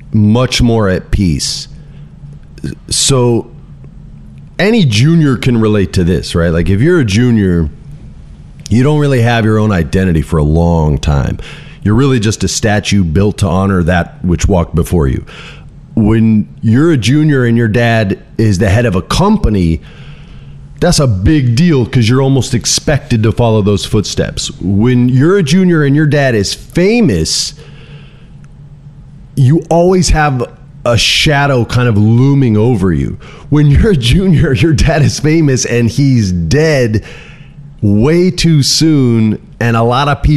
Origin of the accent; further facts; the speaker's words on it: Los Angeles, California, United States; born there; since I was born in Cedars-Sinai up the road, 1976.